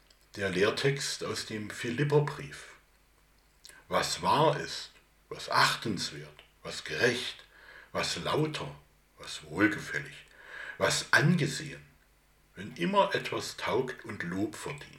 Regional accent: Roßwein, Saxony, Germany; ich komme aus Roßwein.

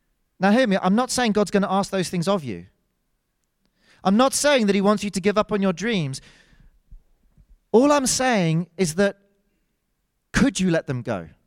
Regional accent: United Kingdom; Actually, I am ruled by a king. Technically, I'm British.

